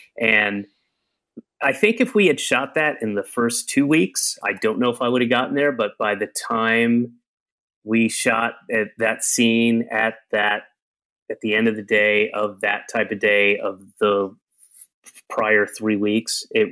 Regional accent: Atlanta, Georgia, United States; also born or lived in Florida / Connecticut / New York; I was born in Atlanta. I moved a year later, and I moved almost every year until I was 9 and a half and moved back to Georgia, but lived in Florida in 3 different places, lived in Connecticut in 2 places

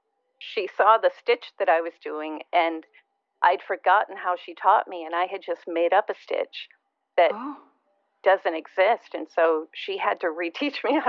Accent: Lansing, Michigan, United States; Well, I grew up in Michigan, in Lansing, Michigan.

